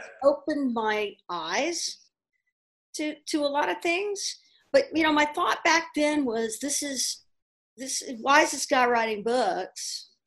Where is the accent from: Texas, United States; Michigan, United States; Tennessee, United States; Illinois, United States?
Texas, United States; Houston; I grew up in Houston, in Texas, and went to Texas Tech, guns up.